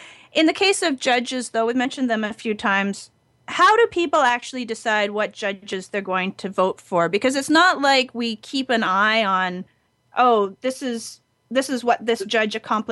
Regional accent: Canada; I'm Canadian

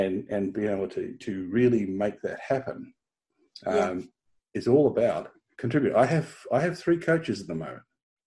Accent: Australia; also born or lived in New Zealand; And I'm an Australian, New Zealand Australian.

